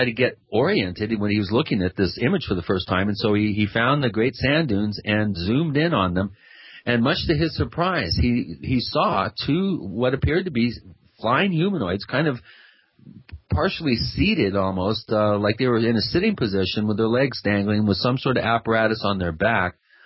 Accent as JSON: {"language": "English", "town": "Long Island", "region": "New York", "country": "United States", "said": "I should say I'm from Long Island. I'm Italian, so I may be partial"}